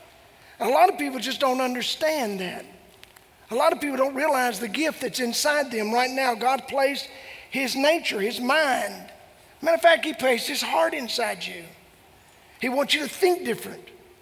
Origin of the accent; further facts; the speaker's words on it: Texarkana, Arkansas, United States; But I was raised in Texarkana, Arkansas. It's Texarkana, Texas, Texarkana, Arkansas. And I was raised in the Arkansas side